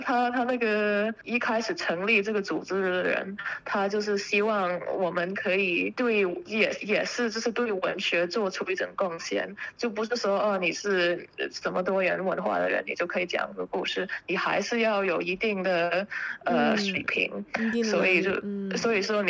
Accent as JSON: {"language": "Chinese", "country": "Australia", "tie": "born or raised there", "said": "因为我们从小都是在澳洲社会里"}